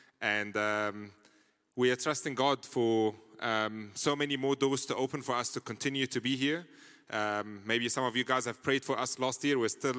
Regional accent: Egypt; English is a second language; I'm originally from Egypt, and this is why I have a little bit of an accent.

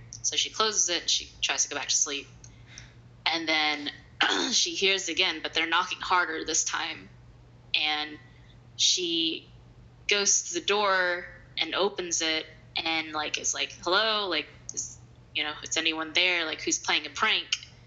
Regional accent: Kentucky, United States; So, I'm from Kentucky, and we were going to go to Louisville to go through Waverly Hills.

